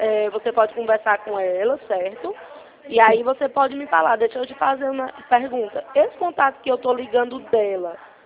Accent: Ceará, Brazil; moved away; E eu sou do Ceará, né? Só tem 6 meses que eu tô aqui.

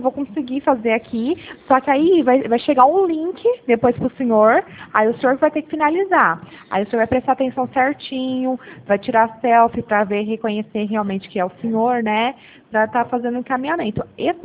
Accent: Pirassununga, São Paulo, Brazil; eu sou do interior de São Paulo.

